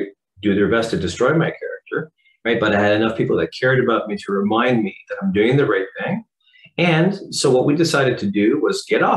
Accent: East Coast, Canada; now in Toronto, Canada; I'm Canadian. But I can reassure you that I am a Frenchman from the East Coast of Canada. I've been living in Toronto, which is English, for 23 years.

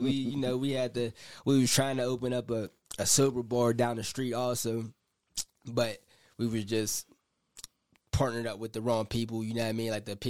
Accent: Clarendon Parish, Jamaica; I'm originally from Clarendon.

